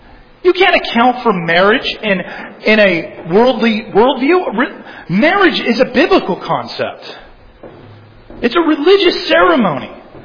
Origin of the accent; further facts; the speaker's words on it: California, United States; in my home state of California